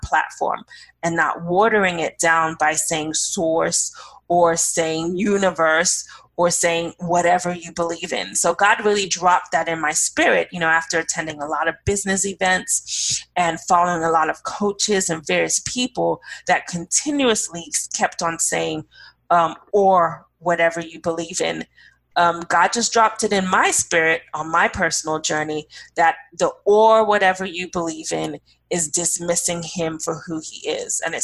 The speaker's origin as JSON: {"language": "English", "region": "London", "country": "United Kingdom", "tie": "born or raised there", "said": "I fall in the category of growing up in the faith. I grew up in London, England"}